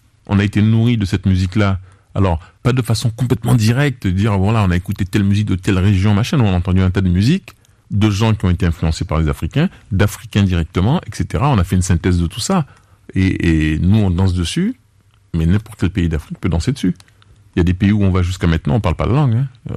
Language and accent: French; French Antilles, France; pour que le reste du monde nous reconnaisse en tant qu'Antillais